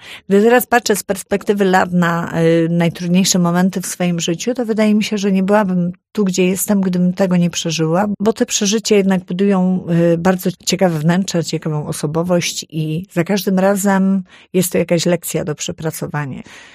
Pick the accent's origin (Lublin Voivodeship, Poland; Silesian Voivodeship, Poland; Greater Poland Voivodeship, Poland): Silesian Voivodeship, Poland; Pochodzę z Górnego Śląska, więc losy ludzi na Śląsku są bardzo takie wymieszane.